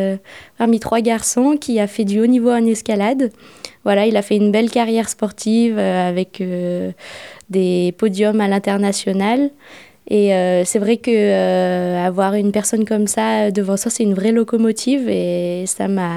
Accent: Briançon, Provence-Alpes-Côte d'Azur, France; j'ai 22 ans et je suis originaire de Briançon. Je suis née et j'ai grandi à Briançon.

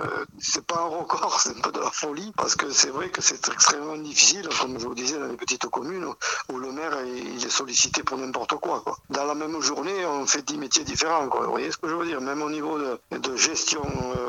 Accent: La Rochette, France; born there; Moi, je suis né à La Rochette, donc vous voyez, je connais toutes les pierres.

